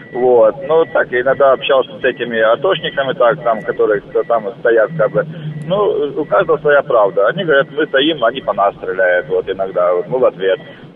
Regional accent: Ukraine; Вот я родом с Украины.

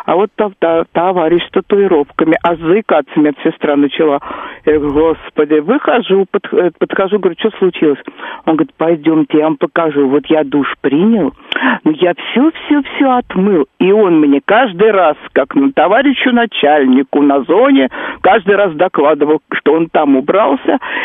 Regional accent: Moscow, Russia; я выросла в Измайлово, а там очень много людей возвращалось в зон.

